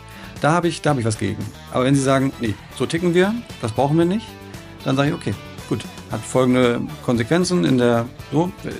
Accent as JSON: {"language": "German", "region": "Hamburg", "country": "Germany", "tie": "born or raised there", "said": "Ich bin auch Hamburger, bin hier aufgewachsen, hier zur Schule gegangen"}